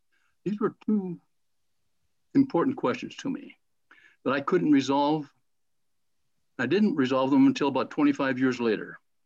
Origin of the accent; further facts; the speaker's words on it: Fargo, North Dakota, United States; also born or lived in Grandin; After I was born in Grandin, I lived there until I was in about the third grade, and eventually ended up in Fargo, where I went to school and graduated.